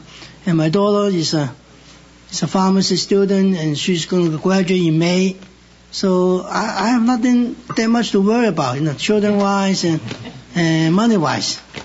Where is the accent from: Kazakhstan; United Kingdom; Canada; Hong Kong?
Hong Kong; English is a second language; also born or lived in Shanghai; now in United States; I was born in Shanghai, China, but I grew up in Hong Kong. I came to America in 1971.